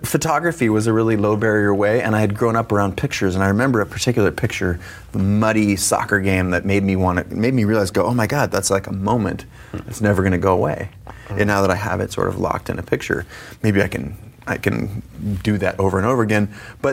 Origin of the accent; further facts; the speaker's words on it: Seattle, Washington, United States; I grew up in Seattle.